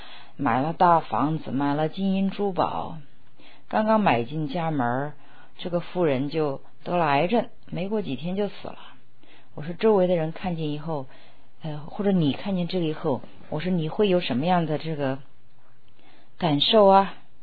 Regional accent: China; 我上大学在国内20多年前上大学

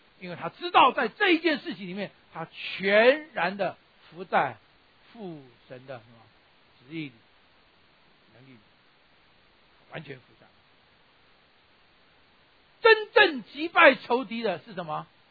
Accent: Taiwan; 很多我们从台湾来都讲

